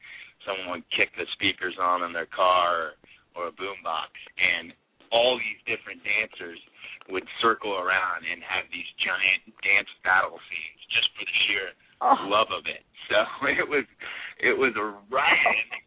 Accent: California, United States; I grew up near San Francisco, so my parents used to take me to the Orpheum Theater in San Francisco

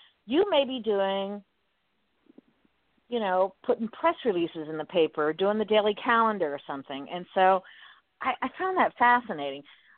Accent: Miami, Florida, United States; I grew up in Miami, so our paper was Miami News when it was still around, and the Miami Herald.

